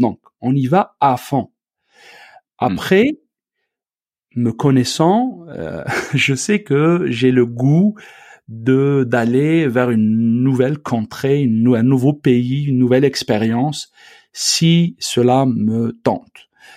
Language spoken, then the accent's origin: French; Algeria; Donc, je suis très lié avec mon pays d'origine, donc l'Algérie, c'est un lien viscéral extraordinaire